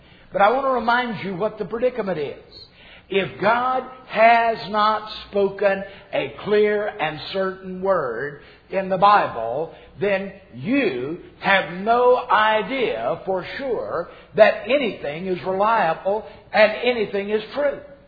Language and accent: English; Texas, United States; My way of handling things, being from Texas and being Irish, is if you don't like it